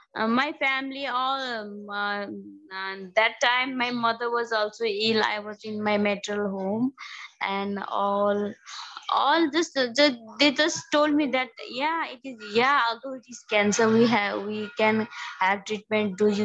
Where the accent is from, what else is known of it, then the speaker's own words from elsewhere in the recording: Lumbini Province, Nepal; English is a second language; I'm basically from Nepal. I'm nearby the called Lumbini, which is the birthplace of Gautam Buddha, actually.